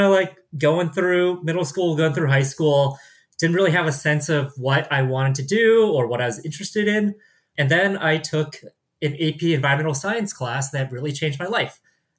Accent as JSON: {"language": "English", "town": "San Francisco", "region": "California", "country": "United States", "tie": "born or raised there", "said": "I was raised in San Francisco, California. Spent my childhood in the Bay Area, in the city."}